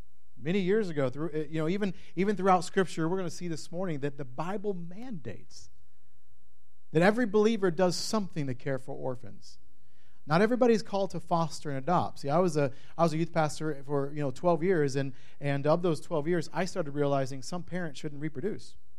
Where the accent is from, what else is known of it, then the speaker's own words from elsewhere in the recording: Oklahoma, United States; I'm from God's country, Oklahoma.